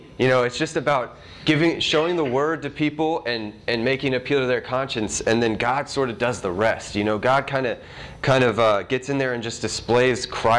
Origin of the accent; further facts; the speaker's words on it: Atlanta, Georgia, United States; I am from Atlanta, Georgia. I was born and raised over there. I go to Georgia State University.